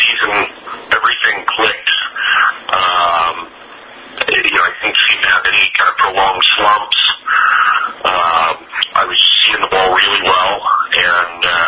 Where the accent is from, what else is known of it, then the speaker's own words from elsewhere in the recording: Houston, Texas, United States; No, I was born and raised in Houston.